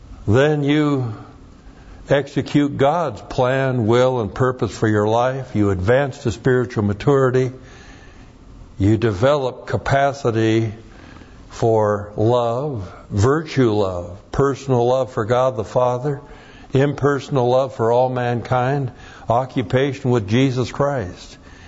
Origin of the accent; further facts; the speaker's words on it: Pacific Northwest, United States; I'm from the Northwest. We went trout fishing all the time, but didn't even know what a striped bass was.